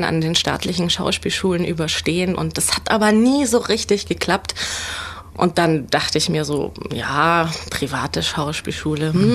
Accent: Bayreuth, Bavaria, Germany; Ursprünglich komme ich aus Bayreuth und bin dort aufgewachsen, habe Abitur gemacht dort

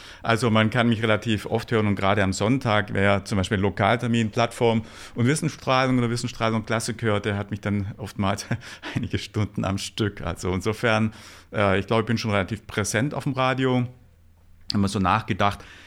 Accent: Ulm, Baden-Württemberg, Germany; das als echter Ulmer.

